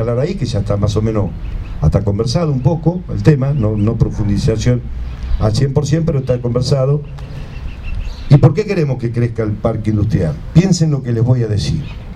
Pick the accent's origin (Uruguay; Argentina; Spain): Argentina; Benito Juárez, Buenos Aires Province; hablándole a mi pueblo, en Benito Juárez.